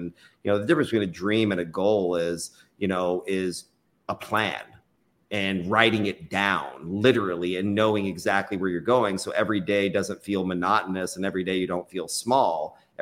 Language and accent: English; Austin, Texas, United States; I was born and raised in Austin. It's my hometown.